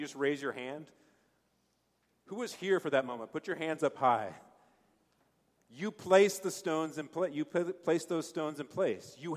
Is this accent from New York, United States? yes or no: no; Boulder, Colorado, United States; I kind of thought moving back to Boulder, to my hometown, was kind of like moving to the promised land